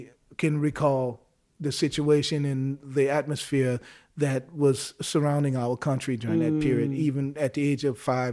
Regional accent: New Orleans, Louisiana, United States; I went to a school that was integrated, so I'm happy that I grew up in New Orleans and there was no racial or ethnic separation.

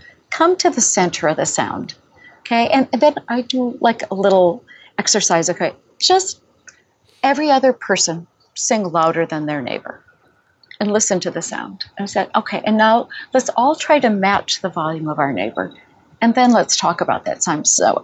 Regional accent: Wisconsin, United States; I grew up in Door County. It's about an hour north of Green Bay.

